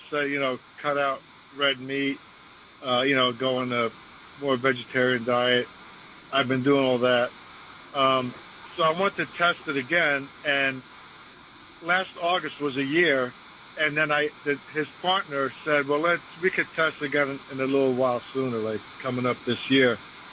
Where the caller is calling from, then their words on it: New Jersey, United States; Okay, hello … I'm calling from New Jersey.